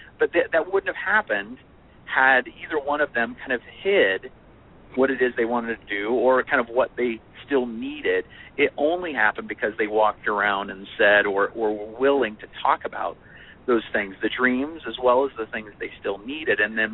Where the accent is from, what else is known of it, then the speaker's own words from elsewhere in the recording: Des Moines, Iowa, United States; it was in my hometown of Des Moines, and that's where this all started.